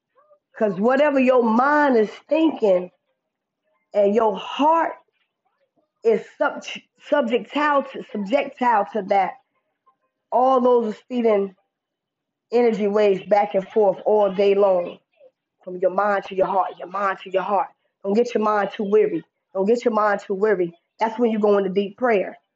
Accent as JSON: {"language": "English", "region": "the South", "country": "United States", "tie": "born or raised there", "said": "Growing up in the South, you know, we do a lot of country cookouts, barbecues, clubbing, hole in the wall, snake pit, moan."}